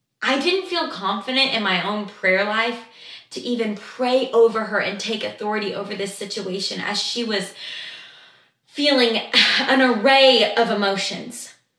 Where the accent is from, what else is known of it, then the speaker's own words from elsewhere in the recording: Arkansas, United States; Growing up in Arkansas, y'all, you would literally open up the door, grab what you wanted, close the door, and go.